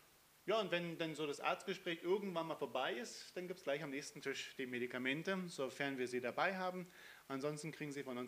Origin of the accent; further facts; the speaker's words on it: Germany; Ich als Deutscher möchte gerne manchmal loslegen.